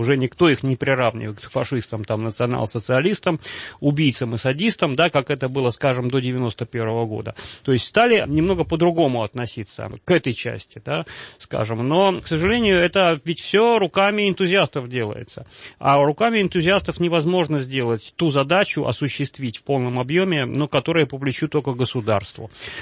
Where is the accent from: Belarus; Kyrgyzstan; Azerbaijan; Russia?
Russia; Saint Petersburg; сам я петербуржец